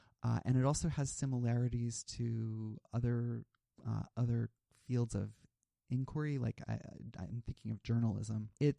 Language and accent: English; Midwest, United States; I grew up in the Midwest.